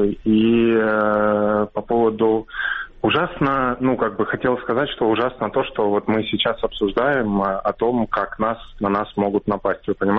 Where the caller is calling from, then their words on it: Kharkiv, Kharkiv Oblast, Ukraine; Я с города Харькова.